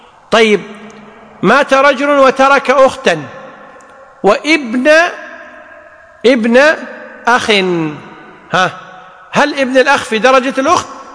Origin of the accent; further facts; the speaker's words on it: Kuwait; بخلاف العرف عندنا في الكويت إذا قلنا يا ولد فلا يطلق إلا على الذكر.